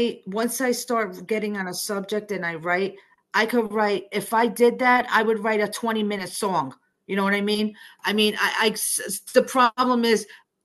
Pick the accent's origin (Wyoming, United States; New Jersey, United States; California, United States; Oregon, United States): New Jersey, United States; you know, I'm from Jersey. So we understand up there what happened during that.